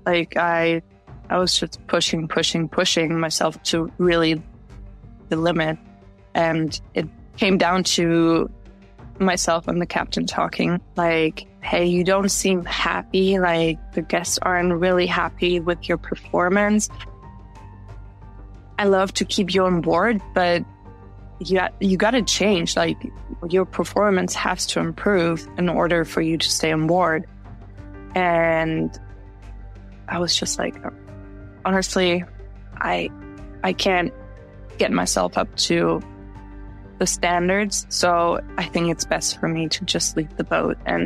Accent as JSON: {"language": "English", "country": "Germany", "said": "I was in Germany, because I am from Germany."}